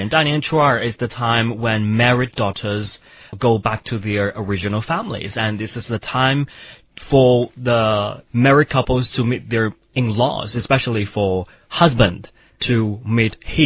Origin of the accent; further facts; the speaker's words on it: Xinjiang, China; because we're people from Xinjiang and in Mongolia.